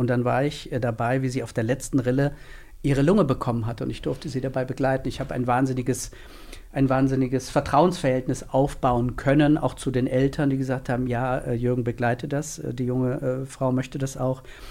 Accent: Hesse, Germany; born there; now in Mainz, Germany; ich komme gebürtig aus Nordhessen

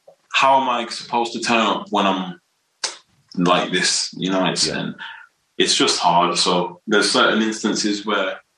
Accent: Wolverhampton, West Midlands, United Kingdom; I just want to embrace the fact that I am from Wolverhampton. I'm an ambassador for the club, for the team, you know, like I wear it on my sleeve. I really do with the city.

